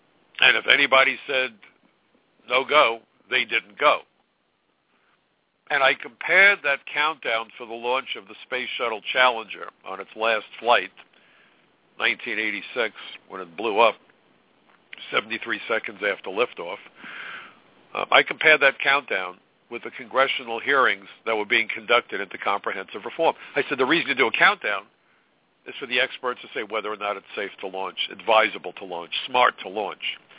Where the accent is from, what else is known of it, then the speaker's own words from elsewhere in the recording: Brooklyn, New York, United States; I'm a Democrat from Brooklyn